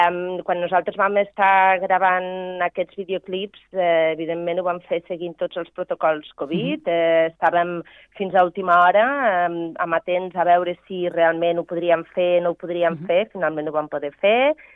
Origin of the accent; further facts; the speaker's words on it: Vilamòs, Catalonia, Spain; Pensa que molts som fills de Vilamòs, però hi ha gent que viu al sud de França